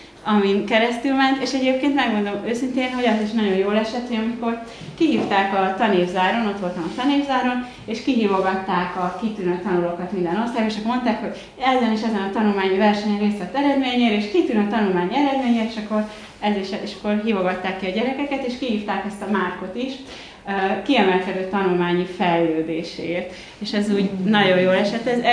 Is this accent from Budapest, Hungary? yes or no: yes; Budapest, Hungary; tehát én budapesti vagyok, és nem vagyok vanyarci benszülött.